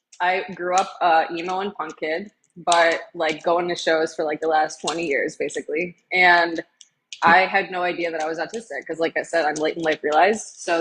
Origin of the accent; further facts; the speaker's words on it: Illinois, United States; I grew up near Chicago.